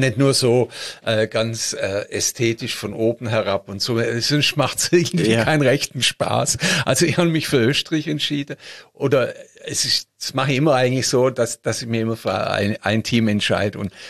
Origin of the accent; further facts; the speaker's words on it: Stuttgart, Baden-Württemberg, Germany; Genau, in Stuttgart, meiner Heimatstadt.